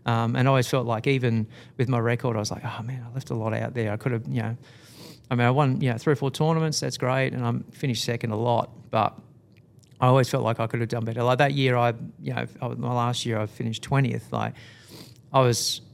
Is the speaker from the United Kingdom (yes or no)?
no; Australia; Like my home course, in my home state, Lake Caron, that's our premier championship layout.